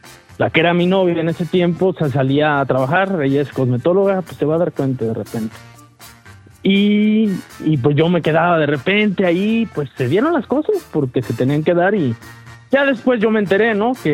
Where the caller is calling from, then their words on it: Tepatitlán, Jalisco, Mexico; De Tepatitlán, Jalisco.